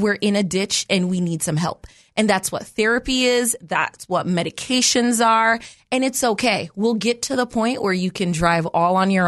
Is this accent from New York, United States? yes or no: yes; New York City, New York, United States; I'm from New York City. We have a little subway tagline that says, if you see something, say something.